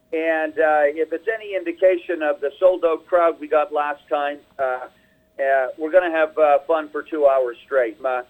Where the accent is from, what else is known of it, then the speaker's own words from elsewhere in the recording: the Maritimes, Canada; I'm originally from the Maritimes, just gleaning stories and observations from people and place.